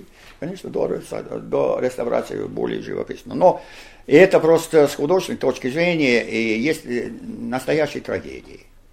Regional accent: Georgia, United States; Но как южанин, я понимаю такие вопросы. Я вырос там в штате Джорджия, ну, вы знаете

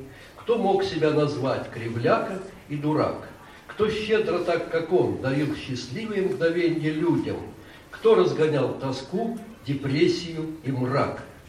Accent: Michurinsk, Tambov Oblast, Russia; сказал, что я из Мичуринска

